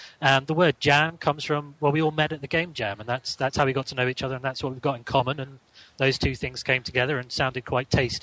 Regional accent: Teddington, London, United Kingdom; and I'm from Teddington.

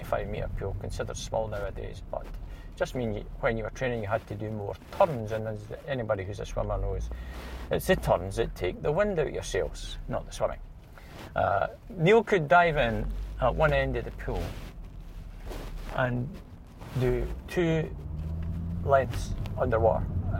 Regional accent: Bathgate, Scotland, United Kingdom; most of the people in my hometown, as in many of the hometowns, if they had a pool, it wasn't every town that had a pool, of course, went swimming whenever you could. So I was swimming in the local Bathgate pool

